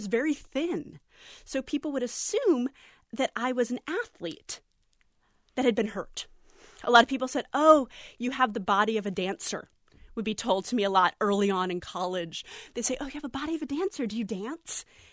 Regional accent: Maine, United States; University of Maine, which is where the state I grew up in. Mm-hmm. So I got to, in some ways, go back to my home state.

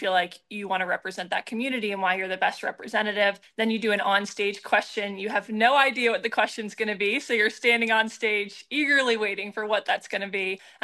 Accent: Emerald Isle, North Carolina, United States; I grew up in Emerald Isle, North Carolina, about an hour and a half north of Wilmington. I've called North Carolina my home for the last, 20 years and have loved living in North Carolina.

